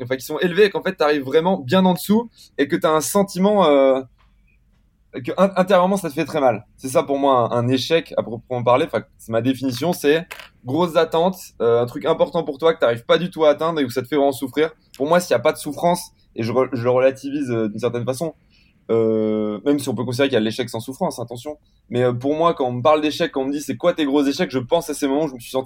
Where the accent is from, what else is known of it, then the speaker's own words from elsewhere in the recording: Italy; un mec me se fout de ma gueule parce que je suis italien